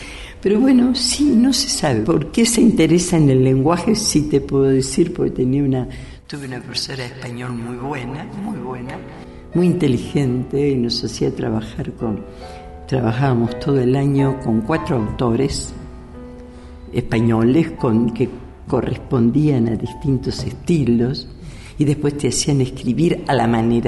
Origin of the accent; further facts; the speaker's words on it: Uruguay; moved away as an adult; now in Mexico; soy uruguaya, pero en parte, porque en buena parte también soy mexicana. Yo llegué acá en el año 74, estuvimos 11 años y medio aquí